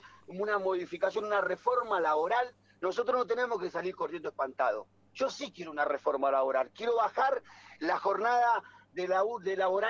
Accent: Argentina; Soy un argentino que considera que la patria es mucho más grande que el conurbano

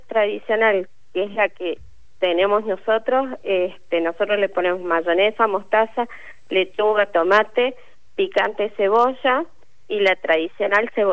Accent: Tucumán, Argentina; Y los tucumanos tenemos el sándwich de milanesa más rico

